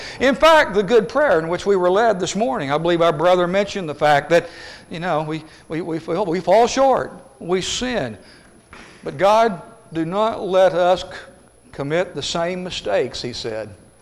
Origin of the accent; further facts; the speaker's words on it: Midland, Arkansas, United States; I grew up in Midland, Arkansas, population 300. And about 20 miles south of Fort Smith.